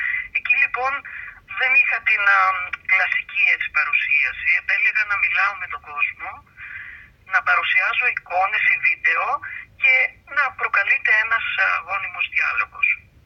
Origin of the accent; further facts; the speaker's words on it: Livadeia, Central Greece, Greece; now in Chalkida, Greece; είμαι Λιβαδίτισσα, από Κουκούνια που λένε. Όμως λείπω πολλά χρόνια, 40 χρόνια περίπου.